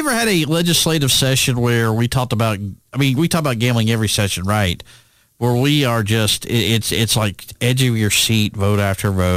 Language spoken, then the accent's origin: English; Alabama, United States; Growing up in Alabama, and we've been talking about lottery all my life here